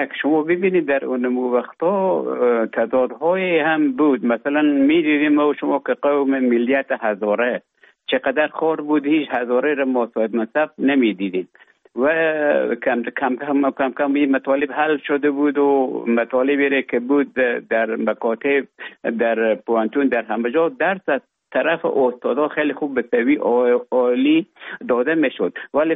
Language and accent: Persian; Herat, Afghanistan; born or raised there; also born or lived in Russia; now in Finland